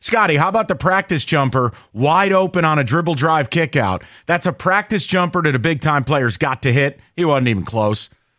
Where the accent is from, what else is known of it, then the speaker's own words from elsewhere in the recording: Albany, New York, United States; I grew up in the Albany area. That's on the border of Massachusetts.